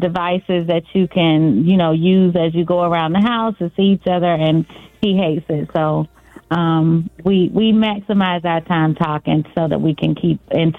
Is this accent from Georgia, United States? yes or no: yes; Camilla, Georgia, United States; I'm from Camilla, Georgia, so my grandparents raised me.